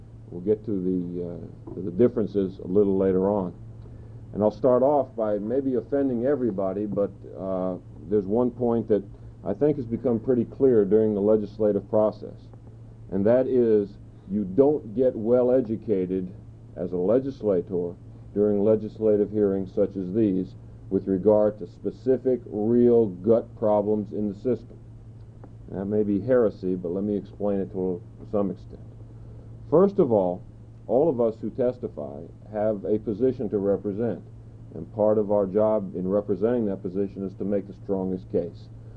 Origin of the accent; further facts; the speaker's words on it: Miami, Florida, United States; I am a lawyer by trade. I come from Miami, Florida, Coconut Grove, more specifically, and I bring you this good weather.